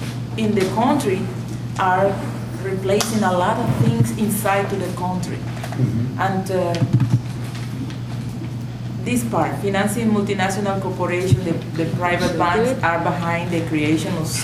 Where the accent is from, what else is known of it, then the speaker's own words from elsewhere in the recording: Colombia; English is a second language; I'm from Colombia.